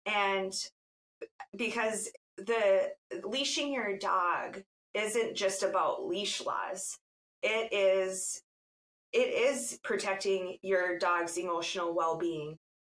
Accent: Fargo, North Dakota, United States; I was able to do a news story in my hometown of Fargo, North Dakota

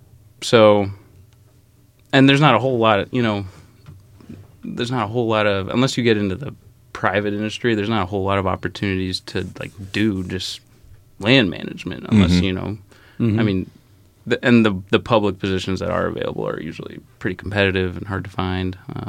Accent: Syracuse, Nebraska, United States; I grew up in Syracuse, Nebraska.

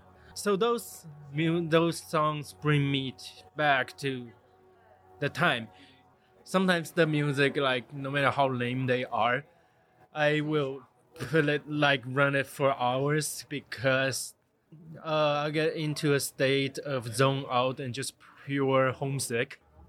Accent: Taiwan; English is a second language; moved away as an adult; now in United States; I'm originally from Taiwan. Moved to the U.S. in 2009. I remember when I was in high school, that's in Taiwan.

